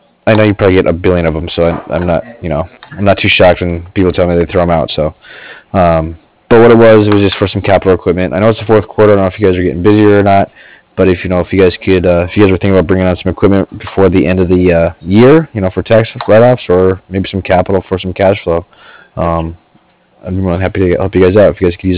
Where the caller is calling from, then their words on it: Cardiff, Wales, United Kingdom; Yeah, possibly. I'm calling from Cardiff.